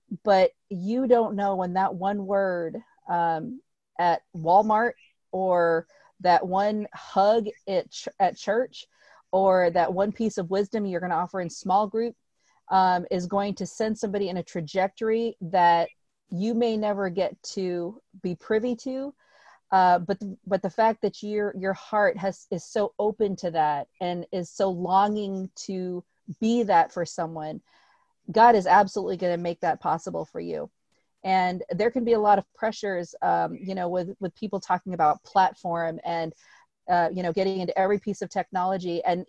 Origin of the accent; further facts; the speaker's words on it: Philippines; You know, I'm a Filipino first generation immigrant